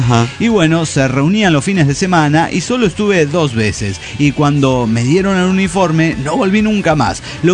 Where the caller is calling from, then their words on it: Bucaramanga, Santander, Colombia; de Bucaramanga, Colombia.